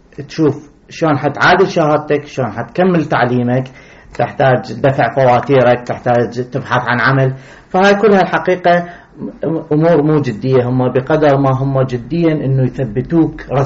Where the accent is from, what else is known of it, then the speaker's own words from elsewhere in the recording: Iraq; now in United States; إحنا كعراقيين موجودين هنا